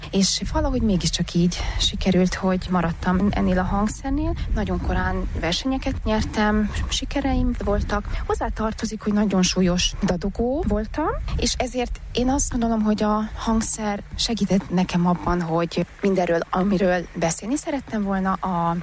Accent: Szeged, Csongrád-Csanád, Hungary; now in Leipzig, Germany; Szegedről származom, jelenleg Lipcsében lakom, egy nagyon hosszú tanulmányi út áll mögöttem.

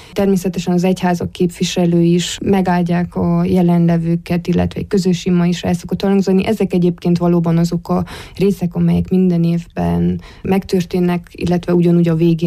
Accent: Târgu Mureș, Mureș County, Romania; Hát innen Marosvásárhelyről. Innen vagyunk ennyien

